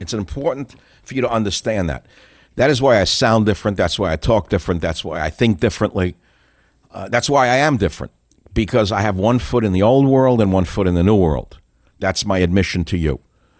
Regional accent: United States; also born or lived in Fiji; Because I, as an American, a white boy, in an all-black village, over and over again, over many years, sitting in little villages, the only white in the village

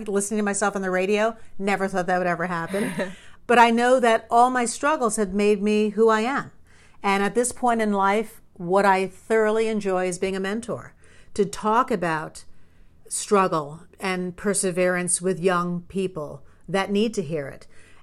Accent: New York, United States; At 20 years old, I grew up in New York.

